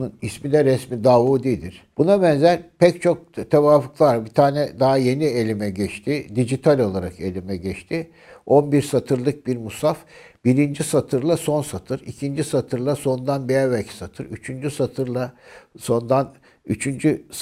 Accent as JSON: {"language": "Turkish", "region": "Istanbul", "country": "Turkey", "tie": "born or raised there", "said": "1954 yılında doğdum. İstanbul'da büyüdüm."}